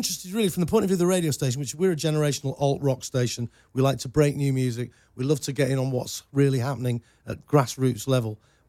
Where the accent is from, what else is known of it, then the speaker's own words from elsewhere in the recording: United States; No, I'll take it. I'm American.